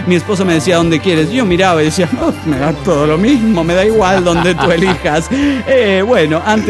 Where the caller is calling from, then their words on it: Los Cabos, Baja California Sur, Mexico; de Los Cabos, Baja California Sur.